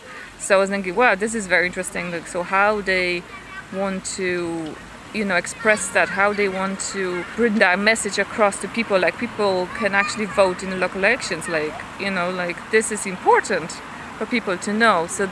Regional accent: Poland; I'm from Poland, but I came to Budapest more or less a week ago

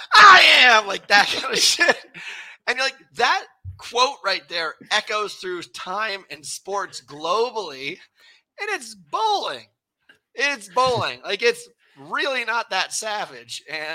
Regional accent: Connecticut, United States; my mom lives there and my brother and I grew up in Connecticut.

